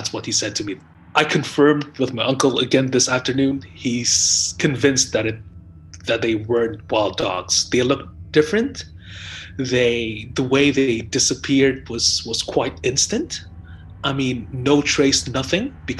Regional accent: Jakarta, Indonesia; Hello, I'm from Jakarta. I found your podcast by chance a few weeks ago.

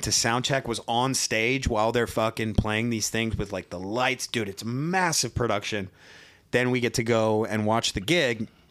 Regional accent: Ireland; And I'm like, yeah, I'm Irish. Let's go.

